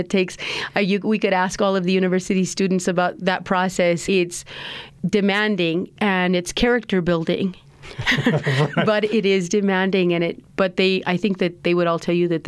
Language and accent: English; Albuquerque, New Mexico, United States; I'm from Albuquerque.